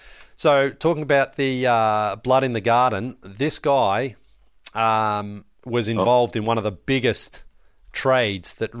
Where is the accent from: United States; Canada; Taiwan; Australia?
Australia; growing up in Australia